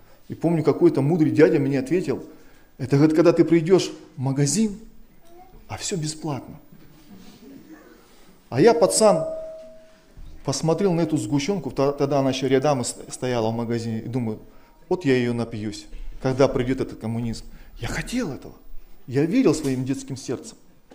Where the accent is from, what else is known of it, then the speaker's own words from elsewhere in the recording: Kazakhstan; born there; я родился в Казахстане, который входил в Союз Нерушимых Республик Свободных. И воспитывался, знаете, как говорят, в духе коммунизма.